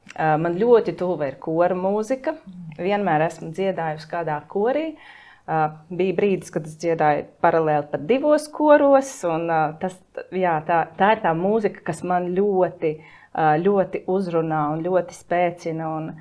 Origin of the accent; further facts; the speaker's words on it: Riga, Latvia; es esmu rīdziniece.